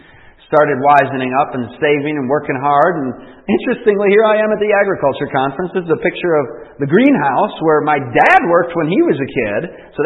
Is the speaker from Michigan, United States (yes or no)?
yes; Michigan, United States; By the way, I grew up in Michigan. It snows a lot there.